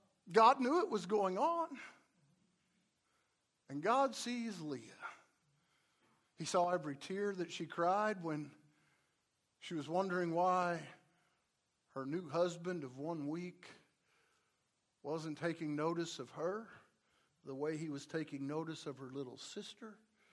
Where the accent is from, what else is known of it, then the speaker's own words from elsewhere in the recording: Iowa, United States; born there; You know, I was born on the east side of Iowa, not far from Davenport.